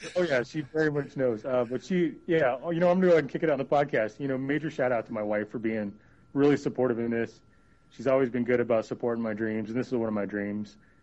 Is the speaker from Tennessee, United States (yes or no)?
yes; Tennessee, United States; And, I put that out there because I'm from Tennessee, too.